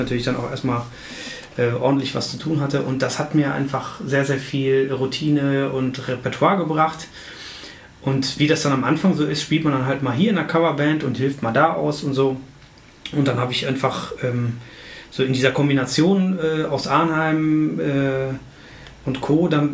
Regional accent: Essen, North Rhine-Westphalia, Germany; ich komme ja aus Essen

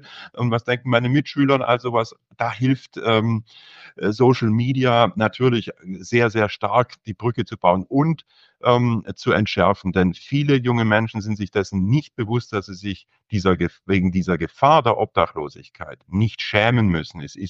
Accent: Baden-Württemberg, Germany; ich komme aus dem Schwarzwald

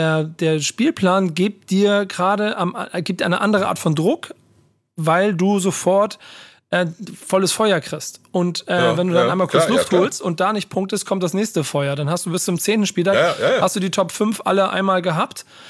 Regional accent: Bremen, Germany; damit beschäftige ich mich nun mal als Bremer

